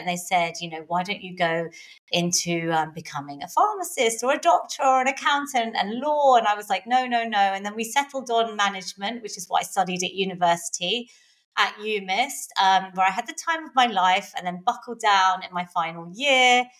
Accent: London, United Kingdom; born there; I was born in London. My parents had come over in the 1960s from Kenya, and they're both Indian.

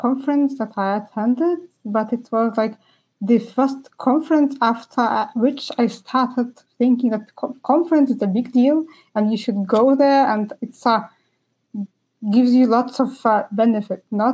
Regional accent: Lithuania; and I'm from Lithuania.

